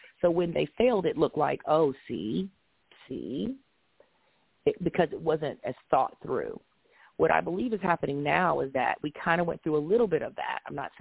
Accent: Mississippi, United States; But I'll just say, hey, I'm a Southern woman. It's okay. I'm from Mississippi. You know, it's how we say it.

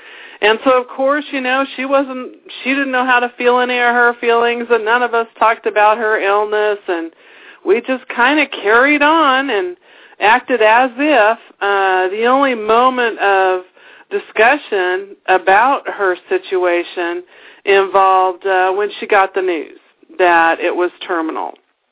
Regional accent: California, United States; I grew up in California, and I grew up in a very public family.

